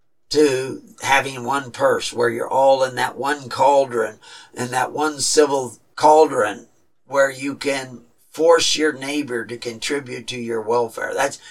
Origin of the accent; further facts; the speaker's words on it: Texas, United States; At places that I'm familiar with because I was raised in Texas